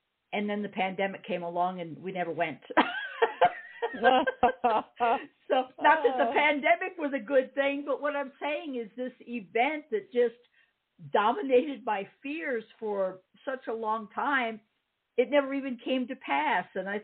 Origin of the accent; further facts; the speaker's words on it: New York, United States; And I did grow up near the ocean. I grew up out on the South Shore of Long Island